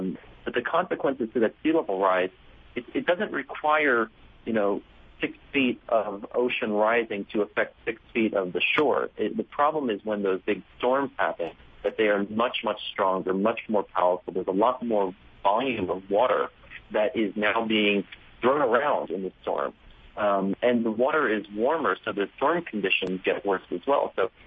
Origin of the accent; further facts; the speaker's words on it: Staten Island, New York, United States; my grandmother was born and raised on Staten Island. I grew up on Staten Island.